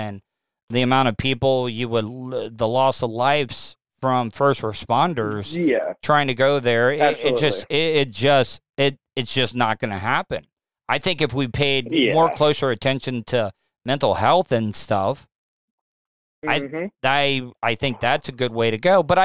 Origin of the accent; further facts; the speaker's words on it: Florida, United States; I grew up in Florida. I was a hunter.